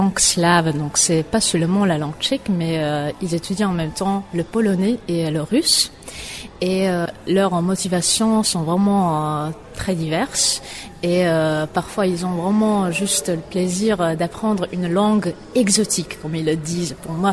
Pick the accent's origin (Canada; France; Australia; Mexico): Australia; French is a second language; Je viens d'Australie, un lycée qui se spécialise sur la langue française. Donc j'ai commencé avec le français à l'âge de 13 ans